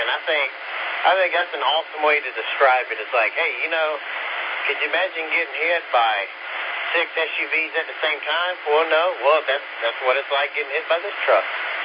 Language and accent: English; Johnson City, Tennessee, United States; we're all from Johnson City, Tennessee, and so yeah, he's coming out of Johnson City